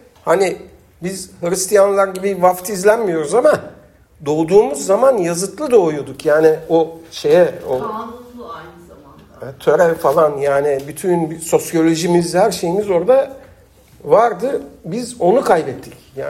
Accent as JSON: {"language": "Turkish", "town": "Fatih", "region": "Istanbul", "country": "Turkey", "tie": "born there", "said": "Ben Fatih doğumluyum."}